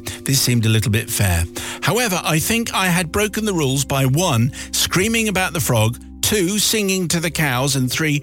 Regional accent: England, United Kingdom; Anyway, I said I'm English and I'm not supposed to be speaking and I don't speak Thai.

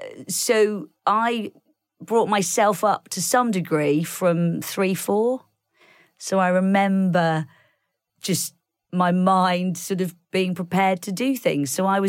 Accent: United Kingdom; Obviously, naturally, I'm a Brit, so I don't share anything

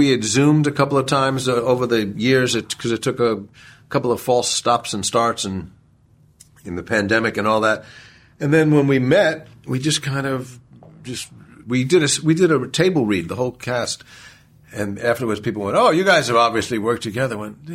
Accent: New York, United States; And I grew up in New York, and Dublin feels very New York-y to me.

